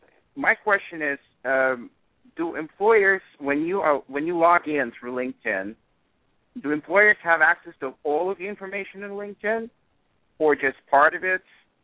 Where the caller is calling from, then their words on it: New York, United States; I am calling from New York.